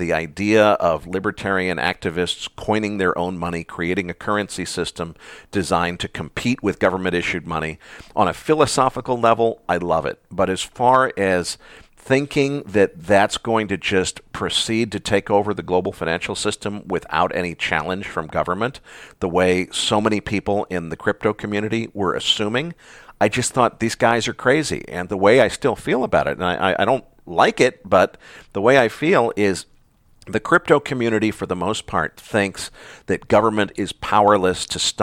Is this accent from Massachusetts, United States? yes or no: yes; Concord, Massachusetts, United States; I grew up in Concord, Massachusetts, which is relevant only because it is the first town in the United States to have a mini computer donated to its junior high school.